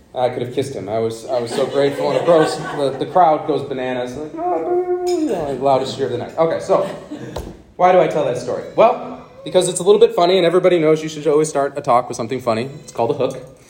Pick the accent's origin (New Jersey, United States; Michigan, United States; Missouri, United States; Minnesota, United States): Michigan, United States; Ann Arbor; We went to games all the time growing up in Ann Arbor.